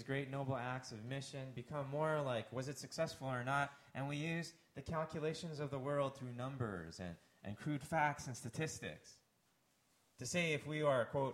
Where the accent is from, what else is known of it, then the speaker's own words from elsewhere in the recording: Canada; now in United States; You know, the interesting thing I noticed being a Canadian living in the States, a lot of how America was formed was through very, very difficult conflict.